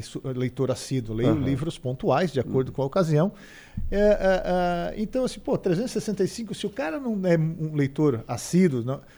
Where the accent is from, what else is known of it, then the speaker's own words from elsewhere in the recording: Criciúma, Santa Catarina, Brazil; Eu sou da Quarta Linha, um bairro de Criciúma, interior, né? 1,92m, cabelo ruivo, sardento.